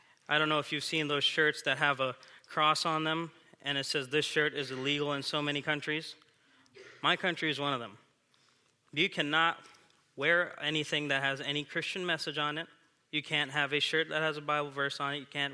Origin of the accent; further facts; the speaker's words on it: India; moved away as an adult; now in United States; I'm from India. I was born and raised there on the mission field. I was there for 18 years before I came here to the States and continued my studies in college.